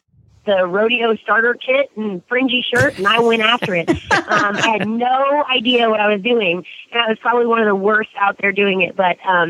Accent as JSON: {"language": "English", "town": "Tampa", "region": "Florida", "country": "United States", "tie": "born there", "said": "I was born in Tampa, Florida"}